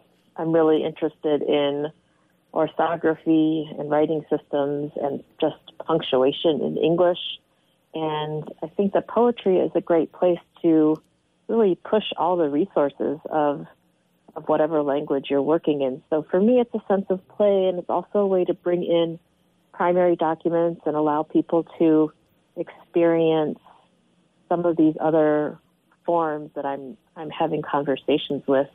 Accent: Chicago, Illinois, United States; also born or lived in South Korea; So I was adopted from South Korea in 1975 and grew up in the Chicago area. I was raised by a white Catholic family from Chicago.

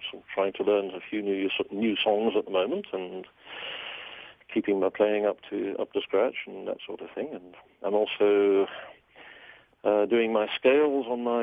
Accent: California, United States; of course, I am American.

